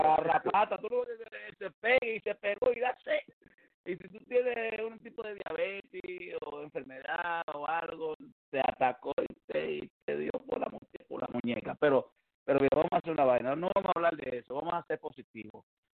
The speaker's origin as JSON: {"language": "Spanish", "country": "Cuba", "said": "Yo soy cubano"}